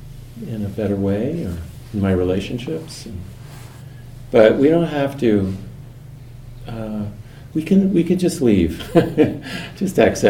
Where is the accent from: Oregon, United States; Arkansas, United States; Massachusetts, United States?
Massachusetts, United States; Boston; And in my hometown of Boston, his name is Larry Rosenberg, wonderful teacher.